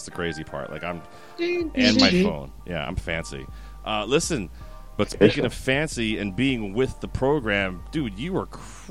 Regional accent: Pittsburgh, Pennsylvania, United States; accent: Pittsburgh; That's my Pittsburgh accent.

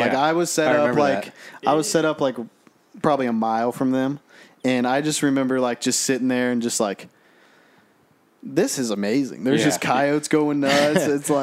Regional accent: Ohio, United States; Dude, growing up in Ohio, this stuff to me, like when we were talking about it last year going here, I was like, this is going to suck.

